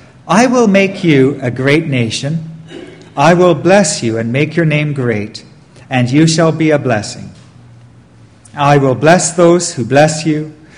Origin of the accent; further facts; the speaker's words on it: London, United Kingdom; When I was young, growing up in London